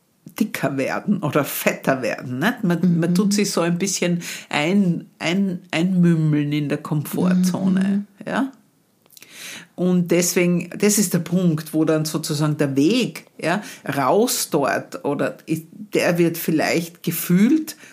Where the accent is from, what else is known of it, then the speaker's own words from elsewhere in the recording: Graz, Styria, Austria; ich komme ja aus Graz